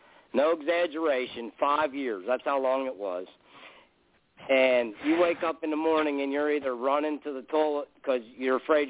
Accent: Spring Run, Pennsylvania, United States; A friend of mine that lived here in my hometown in Spring Run, Pennsylvania

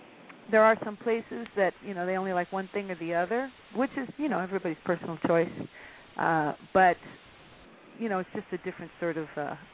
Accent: California, United States; San Francisco, of course, since I'm from the Bay Area, I get a lot of love from all the people that have supported me through the years.

